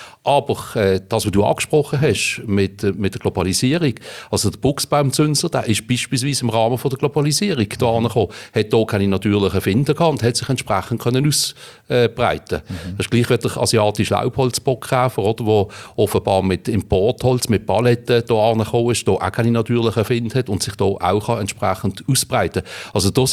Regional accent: Riehen, Basel-Stadt, Switzerland; Ich bin in Riechen aufgewachsen, jawohl. Geboren bin ich in Basel, aber aufgewachsen in Riechen.

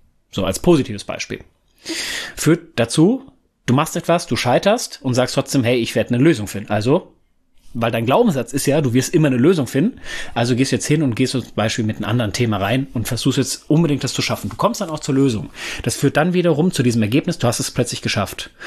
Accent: North Rhine-Westphalia, Germany

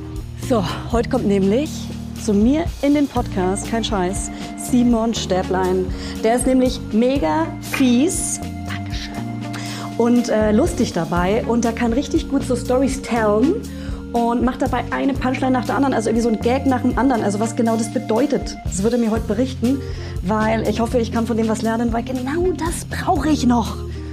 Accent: Hof, Bavaria, Germany; Ich komme aus in der Nähe von Hof, Oberfränkisch.

